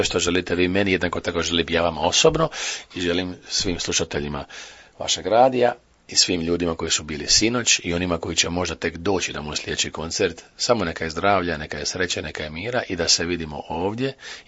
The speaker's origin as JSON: {"language": "Croatian", "town": "Split", "region": "Split-Dalmatia County", "country": "Croatia", "said": "Ja sam Splićan, ja sam rođen Dalmatinac, majka, otac, baka, djeda, svi su mi iz Dalmacije."}